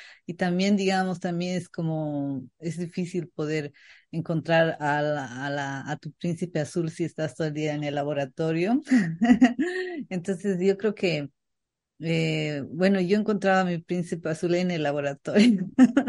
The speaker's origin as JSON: {"language": "Spanish", "country": "Bolivia", "said": "son esas limitaciones como bolivianos que no que te limitan"}